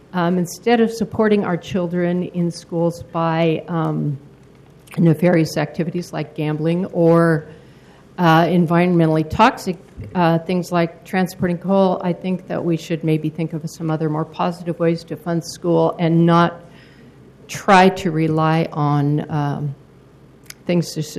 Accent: Corbett, Oregon, United States; I am from Corbett.

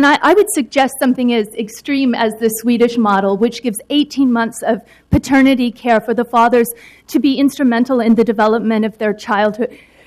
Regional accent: California, United States; I want to point out two very important points as a Californian.

